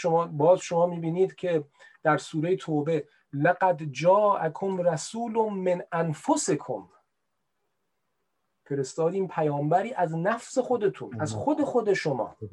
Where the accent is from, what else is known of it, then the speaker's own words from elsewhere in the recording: Iran; ما ایرانی هستیم، عرب نیستیم و قرآن رو به عنوان کتاب هدایتمون پذیرفتیم. تاریخ ما رو مسلمان کرده